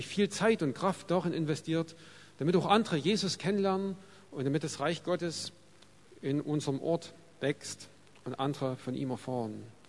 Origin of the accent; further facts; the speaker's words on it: Annaberg, Saxony, Germany; Ich komme aus Annaberg, bin verheiratet, wir haben 3 Kinder